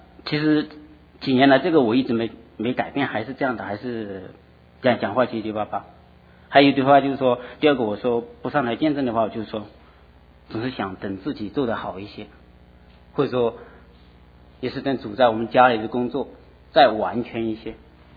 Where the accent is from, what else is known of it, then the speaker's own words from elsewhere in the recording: Hunan, China; 我是出生在大陆湖南的一个很贫穷的那个农村里面，